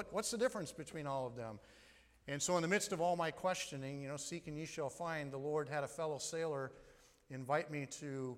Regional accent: St. Paul, Minnesota, United States; I grew up in St. Paul. My wife, Katie, over there, and I both St. Paul natives.

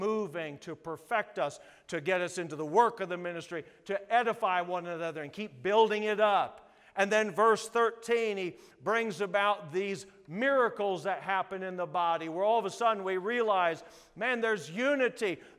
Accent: South Dakota, United States; I'm from South Dakota. We know a lot of things about North Dakotans.

